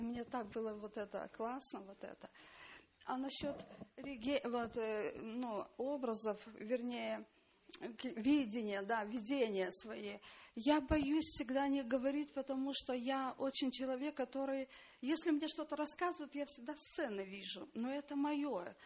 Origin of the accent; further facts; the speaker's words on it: Trakai, Vilnius County, Lithuania; из Литвы, Стракай.